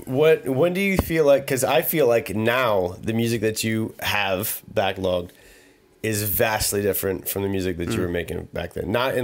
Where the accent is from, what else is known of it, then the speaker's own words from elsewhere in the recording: Maryland, United States; I'm in Maryland. I grew up in the Eastern Shore of Maryland.